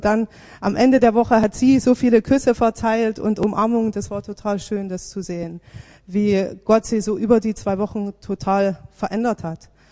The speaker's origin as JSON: {"language": "German", "town": "Odesa", "region": "Odesa Oblast", "country": "Ukraine", "said": "Also wir kommen ja aus Odessa, für die, die uns nicht kennen, aus der Ukraine."}